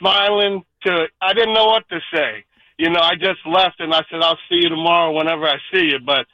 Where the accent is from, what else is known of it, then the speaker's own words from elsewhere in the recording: Connecticut, United States; I'm from Connecticut. I'm a Dodger, Saint, and Laker fan.